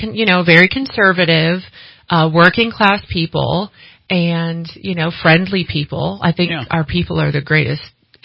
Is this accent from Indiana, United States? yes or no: yes; Indiana, United States; Well, I grew up in Indiana. I went to school at Ball State University in East Central Indiana. Lived in Indianapolis for 10 years